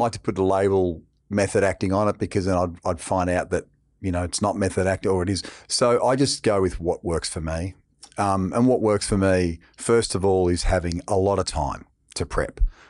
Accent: Tullamarine, Victoria, Australia; And then we moved to Tullamarine. I pretty much spent my childhood in Tulla, out near the airport.

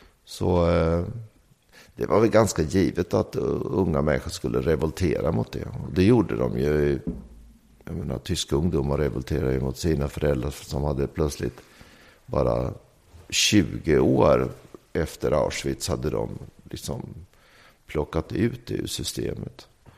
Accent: Norrköping, Östergötland, Sweden; jag är uppvuxen i Norrköping

